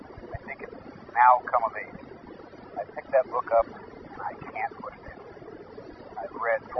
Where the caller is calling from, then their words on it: Washington, United States; Eastern Washington.